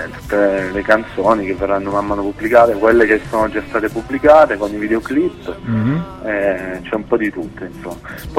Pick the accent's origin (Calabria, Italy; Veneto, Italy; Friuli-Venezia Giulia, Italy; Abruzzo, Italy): Abruzzo, Italy; Teramo; now in L'Aquila, Italy; io sono un cantatore abruzzese, vengo originario da Teramo, di Teramo, vivo all'Aquila.